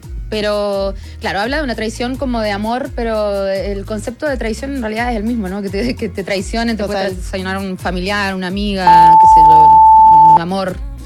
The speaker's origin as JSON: {"language": "Spanish", "country": "Argentina", "tie": "born or raised there", "accent": "hybrid", "said": "Crecí con esa cultura de la cumbia en Argentina"}